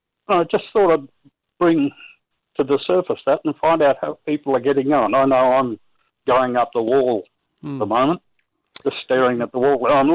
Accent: Townsville, Queensland, Australia; I'm from Townsville, and we had a flood here last February. I live on my own.

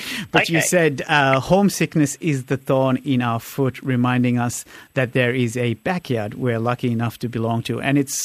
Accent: Sri Lanka; Because, I'm originally from Sri Lanka

